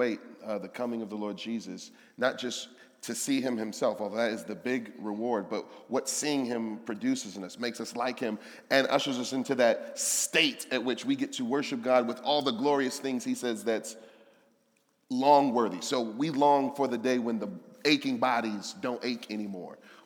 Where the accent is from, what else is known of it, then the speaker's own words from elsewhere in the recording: Detroit, Michigan, United States; I grew up in Detroit, so I don't do the country music thing.